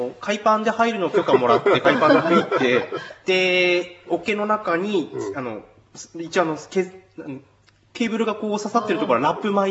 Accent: Tsukigata, Hokkaido, Japan; あの自分の地元の方にも温泉があって、月形町の温泉

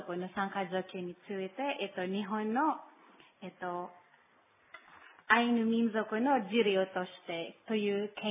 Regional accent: south, Philippines; Japanese is a second language; 私のふるさとは南方にあります。うん、多分、車で 10時間ぐらいかかると思います。

